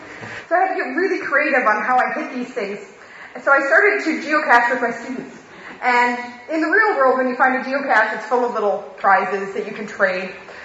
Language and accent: English; Canada; now in United Kingdom; I'm from Canada, and I have lived in Scotland for 3 whole weeks now.